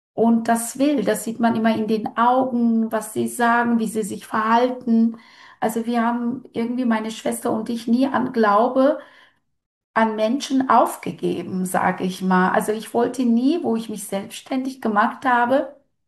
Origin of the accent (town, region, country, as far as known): Turkey